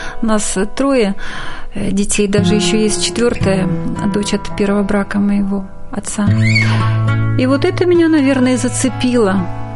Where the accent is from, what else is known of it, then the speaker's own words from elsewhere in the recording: Arkhangelsk Oblast, Russia; Я родилась в небольшой северной деревне, ее даже сейчас уже и нет на карте бывшего теперь Союза.